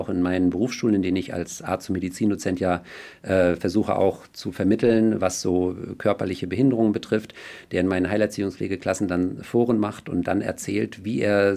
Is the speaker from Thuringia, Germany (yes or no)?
no; Schwerin, Mecklenburg-Vorpommern, Germany; auch in meiner Heimatstadt Schwerin durchführte